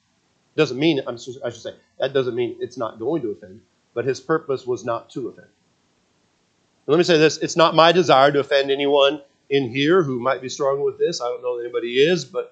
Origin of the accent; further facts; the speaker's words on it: West Coast, United States; Got to remember, I grew up on the West Coast. It's the left coast, right?